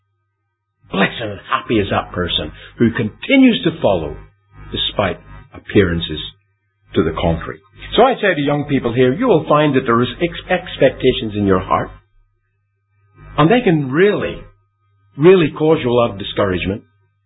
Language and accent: English; Christchurch, Canterbury, New Zealand; moved away; also born or lived in Australia; When I was young, I was brought up in Christchurch, actually, or I came into Assembly Fellowship, actually, in Christchurch, New Zealand. Then we moved to Australia.